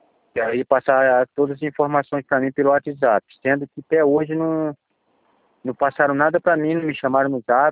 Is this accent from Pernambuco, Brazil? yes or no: no; Teresópolis, Rio de Janeiro, Brazil; Sou de Teresópolis.